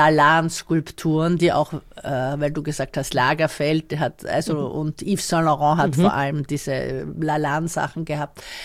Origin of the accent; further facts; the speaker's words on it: Austria; now in United States; Ich war aus Österreich